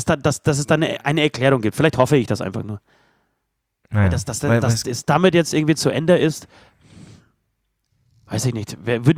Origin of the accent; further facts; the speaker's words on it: Poland; German is a second language; es war nicht leicht als Pole, also nicht deswegen leicht, weil ich irgendwie an der Kirche hängen würde, sondern weil die Kirche an sich, der katholische Glauben, so dermaßen meine Erziehung geprägt hat und mein Leben eigentlich so bis 25, 30.